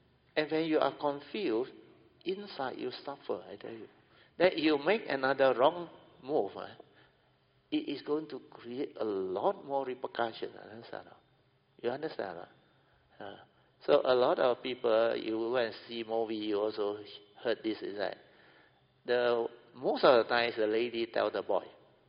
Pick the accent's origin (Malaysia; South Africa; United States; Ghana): Malaysia; Ipoh, Perak; We are from Ipoh, I remember.